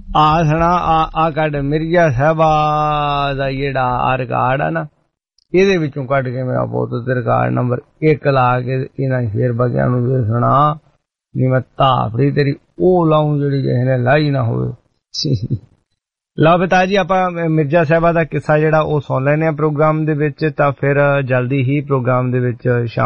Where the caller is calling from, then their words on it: Faridkot, Punjab, India; ਤਾਂ ਜੀ ਮੈਂ ਫਰੀਦਕੋਟ ਤੋਂ ਸੁਣਦਾ ਹੁੰਦਾ ਸੀ, ਤੇ ਹੁਣ ਮੈਂ ਇਸ ਵੇਲੇ ਪਹੁੰਚ ਚੁੱਕਿਆ ਜੀ ਸਿਰਣੀ ਦੇ ਪਰਥ ਵਿਆਹ।